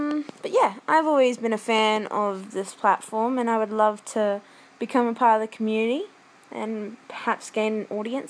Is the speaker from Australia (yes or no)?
yes; Australia; And, yeah, I'm just the dorky, stumbling and fumbling Australian. I don't know if that's obvious in my accent.